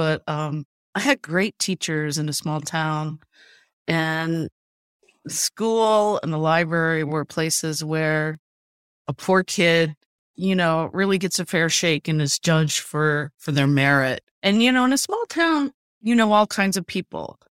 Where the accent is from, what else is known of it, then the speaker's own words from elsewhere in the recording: Urbana, Ohio, United States; Yeah, I grew up in Urbana. It was a manufacturing town when I was growing up. I'm 58, so what, in the 60s and 70s.